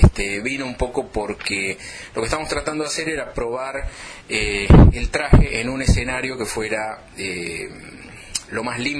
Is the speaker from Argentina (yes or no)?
yes; Argentina; uno puede decir, bueno, soy argentino y me siento parte de eso